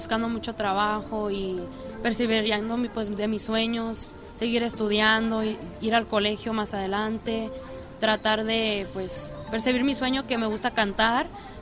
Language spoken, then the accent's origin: Spanish; Los Angeles, California, United States; born there; Yo nací en Los Ángeles, California.